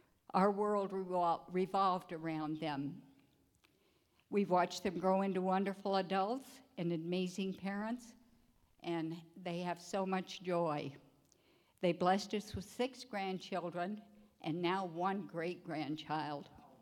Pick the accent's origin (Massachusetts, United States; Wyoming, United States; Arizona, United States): Wyoming, United States; Laramie; born there; I was born in Laramie, Wyoming.